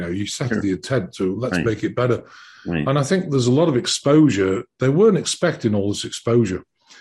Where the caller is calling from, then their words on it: Branson, Missouri, United States; Yeah, Missouri. Yeah. Just outside. Well, I'm in Branson here, but the ministry building is actually Hollister, which is just like half a mile outside Branson.